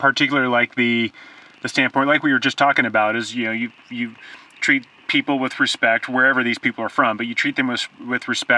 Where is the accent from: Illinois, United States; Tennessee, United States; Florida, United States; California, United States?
California, United States; born or raised there